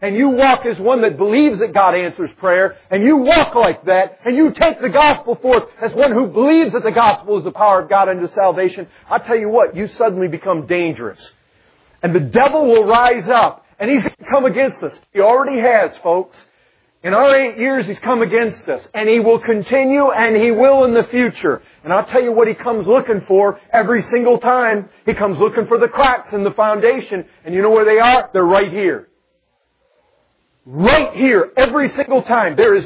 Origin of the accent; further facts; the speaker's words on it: Michigan, United States; I grew up in Michigan. We had lots of lakes.